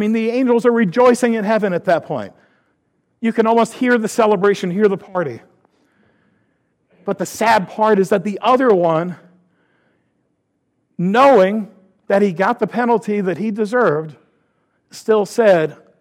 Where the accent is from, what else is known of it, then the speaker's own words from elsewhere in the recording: United States; But being American sometimes works against being a good believer, being a good follower of Christ.